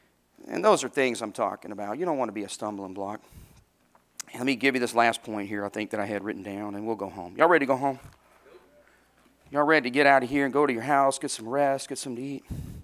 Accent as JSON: {"language": "English", "region": "Arkansas", "country": "United States", "tie": "born or raised there", "said": "Now, I was raised in Arkansas before that."}